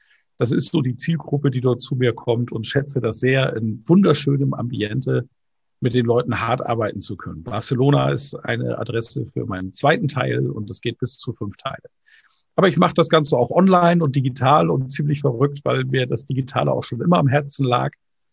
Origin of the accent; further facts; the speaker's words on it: Bamberg, Bavaria, Germany; moderiere seit 16 Jahren ein Volksfest in meiner Heimatstadt Bamberg